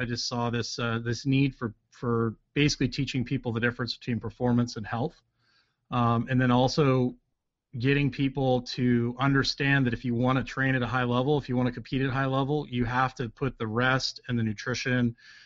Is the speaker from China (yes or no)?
no; Canada; now in United States; I grew up in Canada originally.